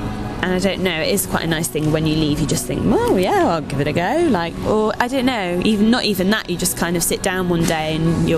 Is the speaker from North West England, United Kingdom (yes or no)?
no; West Midlands, United Kingdom; because I'm from Warwickshire and I've just always loved it